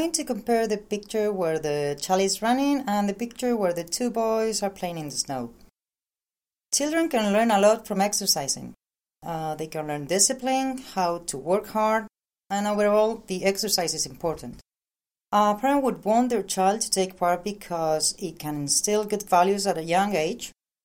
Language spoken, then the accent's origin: English; Madrid, Community of Madrid, Spain; born there; English is a second language; I was born in Madrid, Spain.